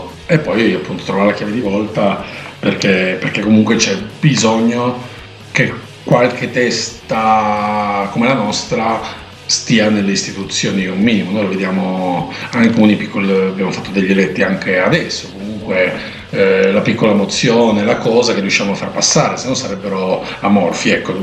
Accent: Turin, Piedmont, Italy; da torinese non posso che scegliere una canzone che identifica questa città

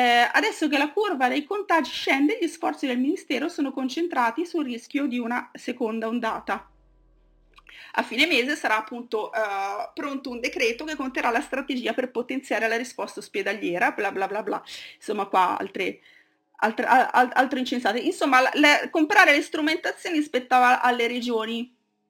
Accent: Bergamo, Lombardy, Italy; io sono di Bergamo, dicono sei di parte

